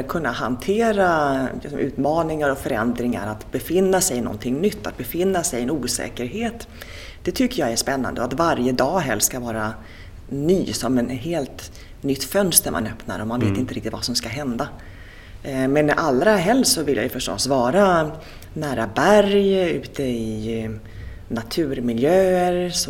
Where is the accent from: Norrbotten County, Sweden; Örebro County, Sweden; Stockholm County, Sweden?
Stockholm County, Sweden; Solna; Ja, jag kommer från Solna.